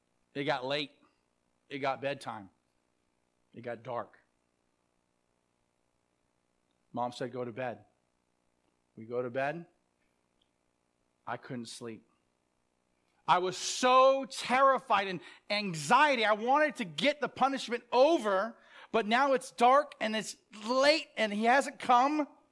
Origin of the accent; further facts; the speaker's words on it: Sacramento, California, United States; I remember growing up in Sacramento, we have what are called the Delta Breezes.